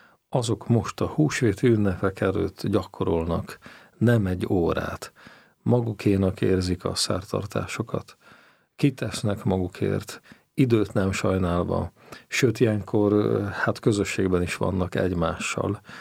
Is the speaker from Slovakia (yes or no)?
yes; Babindol, Nitra Region, Slovakia; Felvidékről származom, Zoborvidékről. Nyitra mellett található egy kis település, Bábindal. Ott nőttem föl, hagyományos keresztény katolikus kultúrában